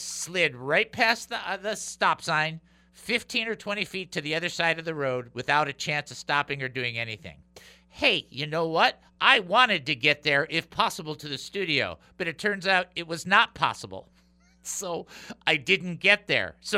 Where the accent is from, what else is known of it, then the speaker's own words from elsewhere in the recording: Detroit, Michigan, United States; And I'm like, I can get down there. I'm from Detroit. Right, I never drove in Detroit, but that's not the point.